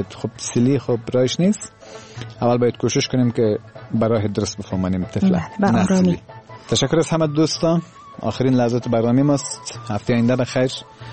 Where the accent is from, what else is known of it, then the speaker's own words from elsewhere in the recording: Herat, Afghanistan; بله من دختر هراتم.